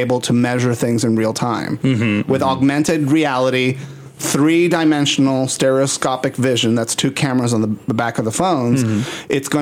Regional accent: Hawaii, United States; I'm from Hawaii and I hate this moment.

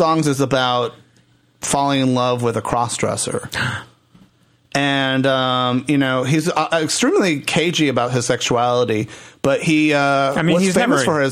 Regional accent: Puerto Rico; now in United States; I come from Puerto Rico.

